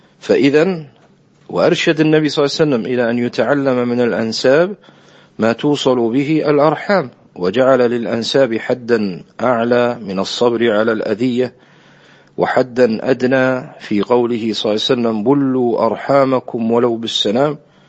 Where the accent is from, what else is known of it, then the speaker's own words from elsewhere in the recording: Kuwait; في بلدنا الكويت